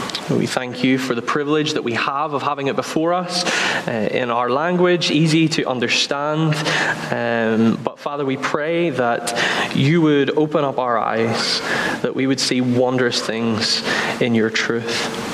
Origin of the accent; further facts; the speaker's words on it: Bangor, Northern Ireland, United Kingdom; I'm from Bangor, and yeah, I'm a member in Dundonald Baptist Church.